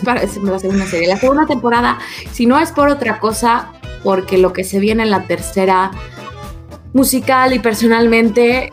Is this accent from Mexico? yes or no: yes; Mexico City, Mexico; Para que vean que sí soy niña fresa chilanga, solo que se me ha quitado un poquito.